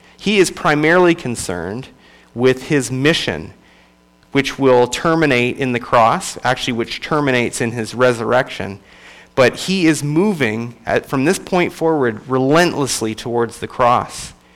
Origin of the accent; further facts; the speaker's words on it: Canada; moved away as an adult; also born or lived in Kentucky; now in United States; I'm originally from Canada. Spent the first 25 years of my life there, and then I moved to Kentucky, and I've been an American ever since.